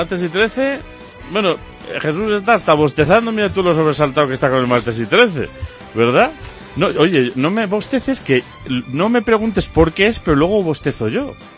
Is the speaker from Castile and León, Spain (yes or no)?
yes; Castile and León, Spain; nosotros seguimos siendo zamoranos y seguimos siendo lo que somos